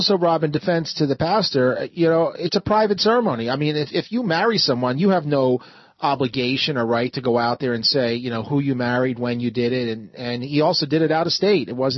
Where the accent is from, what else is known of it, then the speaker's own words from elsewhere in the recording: Pennsylvania, United States; I'm from Pennsylvania.